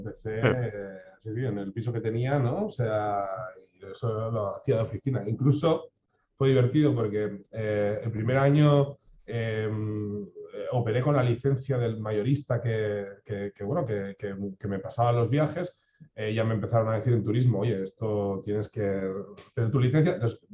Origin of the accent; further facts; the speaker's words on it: Tarragona, Catalonia, Spain; Nosotros estamos en Reus. Bueno, yo soy de Tarragona, ojo, también, pero tengo la oficina en Reus.